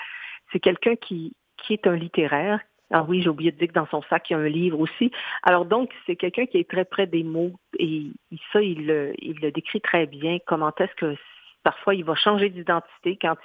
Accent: Haiti; now in Brazil; Chez nous, en Haïti, on dit que les gens à l'asile parlent tout seuls

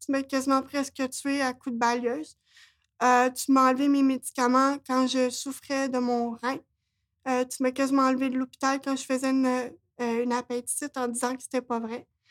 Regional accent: Quebec, Canada; je suis québécoise

